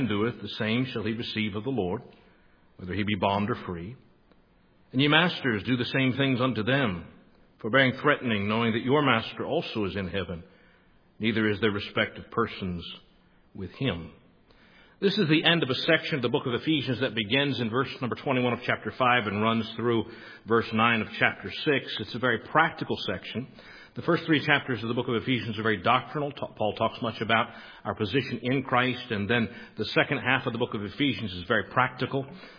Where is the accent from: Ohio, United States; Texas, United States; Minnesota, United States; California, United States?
Ohio, United States; Youngstown; I grew up in the Youngstown area. My father pastored the First Baptist Church of McDonald, Ohio for 18 years. I was born there in St. Elizabeth's Hospital in Youngstown, lived there until I was a senior in high school.